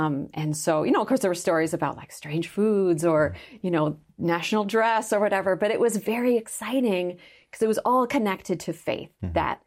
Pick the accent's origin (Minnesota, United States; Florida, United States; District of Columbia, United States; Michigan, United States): Minnesota, United States; So I'm from Minnesota.